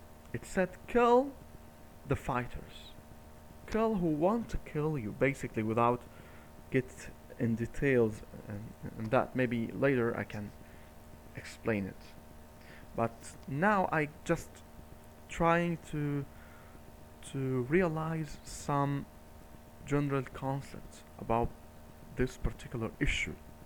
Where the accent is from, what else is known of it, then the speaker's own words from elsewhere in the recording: Cairo, Cairo Governorate, Egypt; first language Arabic; English is a second language; I'm not either American or British citizen. I am Egyptian. I'm living in Cairo. And my native language is Arabic.